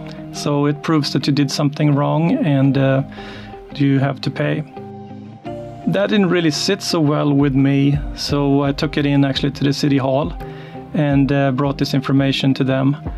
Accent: Sweden; now in Beaverton, United States; So, I grew up in Sweden.

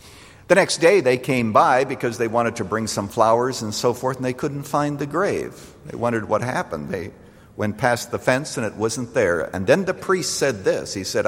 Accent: Canada; particularly as a child, growing up in Canada, where it really gets dark in the night, and you can see the northern lights.

